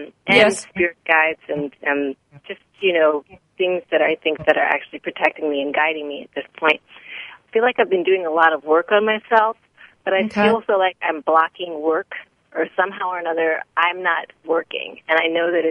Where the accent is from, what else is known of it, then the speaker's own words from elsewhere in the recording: California, United States; Oh, I'm from California.